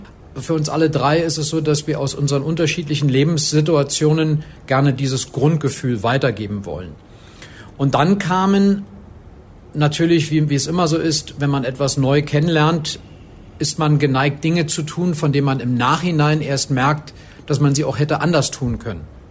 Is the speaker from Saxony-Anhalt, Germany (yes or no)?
no; Berlin, Germany; und ich bin ursprünglich aus Berlin.